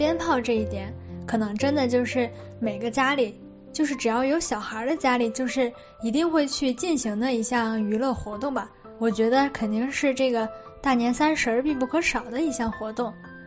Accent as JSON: {"language": "Chinese", "region": "Yunnan-Guizhou Plateau", "country": "China", "tie": "born or raised there", "said": "但是在我们老家那个地方呢，因为我们老家它的这个空气质量呢还算是比较好，在这个云贵高原这一块嘛"}